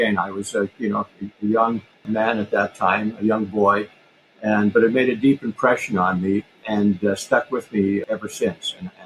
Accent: Canada; I'm a Canadian

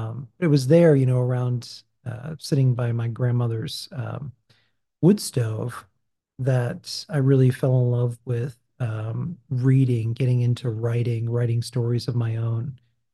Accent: Massachusetts, United States; So, born in Massachusetts. I grew up on the North Shore, north of Boston.

